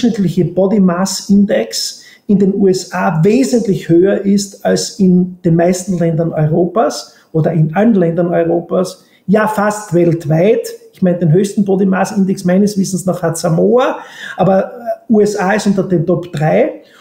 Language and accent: German; Austria; das darf ich als Österreicher vielleicht sagen